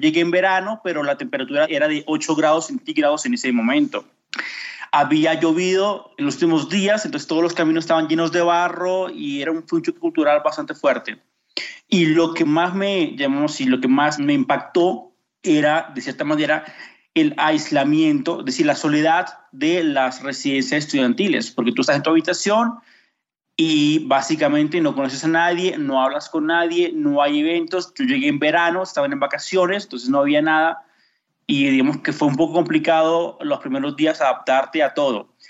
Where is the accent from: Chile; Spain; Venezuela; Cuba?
Venezuela; moved away; also born or lived in Colombia; Yo vengo de Venezuela, soy venezolano, pero estaba viviendo en Colombia, o he vivido en Colombia mucho tiempo. Yo estudié economía en Bogotá.